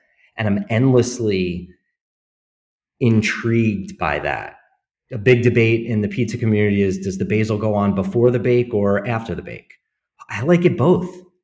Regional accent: New Jersey, United States; So growing up in New Jersey, the pizza of my childhood is not wood-fired or Neapolitan in origin.

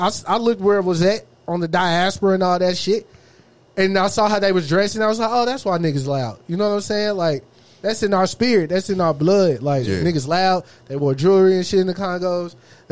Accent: Texas, United States; Now I'm a nigga from Texas.

